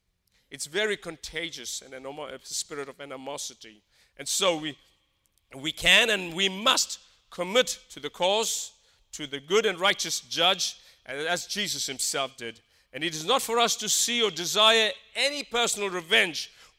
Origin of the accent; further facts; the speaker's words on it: South Africa; I grew up in apartheid in South Africa.